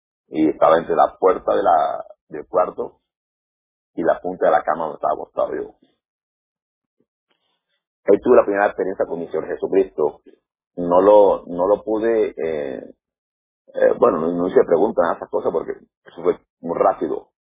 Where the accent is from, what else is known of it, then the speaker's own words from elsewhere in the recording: Santa Marta, Magdalena, Colombia; la tierra mía, en la costa colombiana. Él era Valledupar, yo soy Santa Marta, Samario soy yo